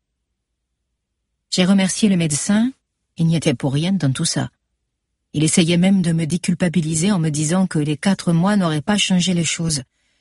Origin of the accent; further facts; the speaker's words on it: France; born there; Je suis née en France.